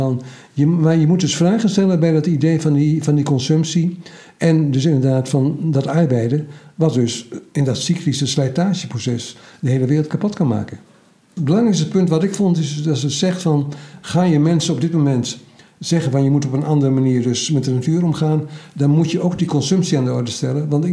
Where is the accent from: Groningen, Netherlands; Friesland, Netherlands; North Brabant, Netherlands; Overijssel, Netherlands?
Overijssel, Netherlands; Maar als Twentenaar zeg ik, soms wil ik helemaal geen Hollanders zien.